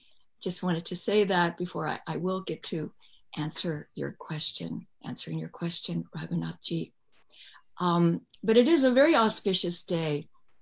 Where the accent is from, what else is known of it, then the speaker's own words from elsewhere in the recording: Washington, District of Columbia, United States; born there; I was born in Washington, D.C. Yeah, on July 4th.